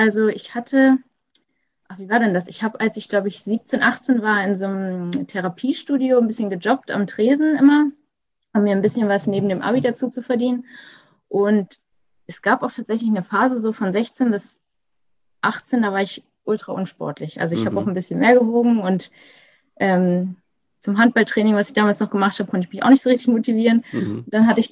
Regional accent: Lower Saxony, Germany; ich komme aus der Lüneburger Heide, so knapp 30 Minuten unter Hamburg wohne ich.

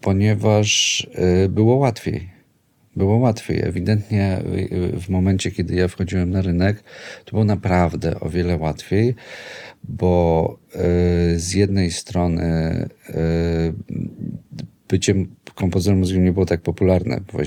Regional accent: Kraków, Lesser Poland, Poland; ponieważ jestem chłopakiem z Nowej Huty, brzydko mówiąc, albo ładnie mówiąc

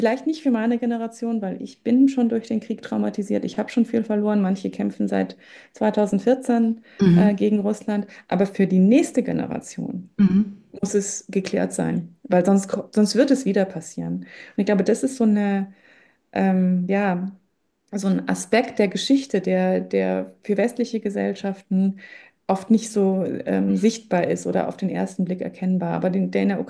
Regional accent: Germany

